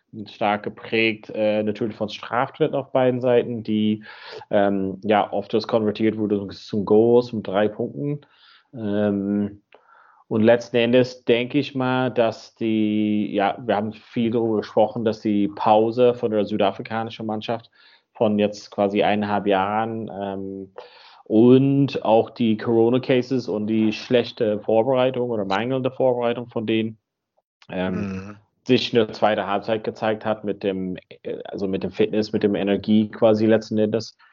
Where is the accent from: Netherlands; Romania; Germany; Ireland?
Ireland; County Donegal; In Donegal, da wo ich herkomme, am Nordwesten.